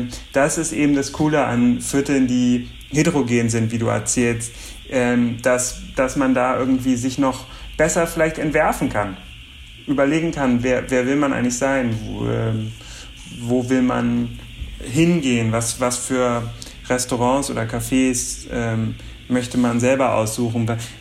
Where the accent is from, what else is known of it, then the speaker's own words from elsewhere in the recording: Berlin, Germany; ich bin Berliner